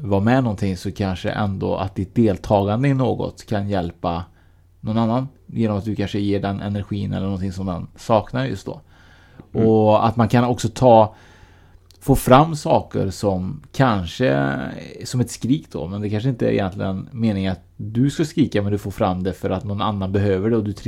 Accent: Sweden; born there; jag har inte en svensk bakgrund. Eller jag har en svensk bakgrund, för jag är född i Sverige.

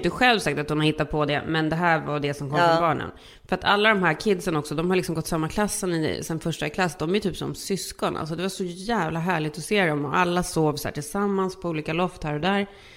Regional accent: Sweden; vi är ju svenskar så vi vet ju

